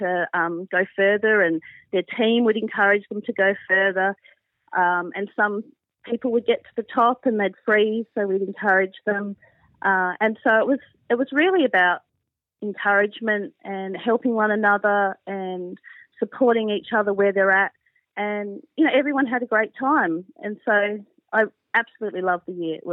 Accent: South Australia, Australia; moved away as an adult; now in Tasmania, Australia; I'm actually from South Australia, and I watched a video at a youth rally, and it was advertising this thing called the Pinnacle of Terror for ADRA, as you mentioned. And so I applied for it when I was 18, and I got the job. So I moved interstate to Tasmania

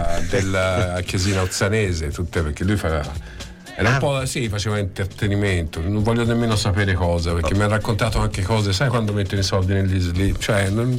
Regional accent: Florence, Tuscany, Italy; Io sono fiorentino

